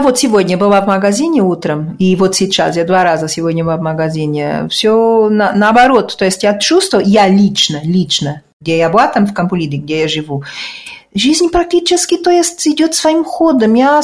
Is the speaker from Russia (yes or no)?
no; Lisbon, Portugal; Да, я вообще из Лиссабона и болею за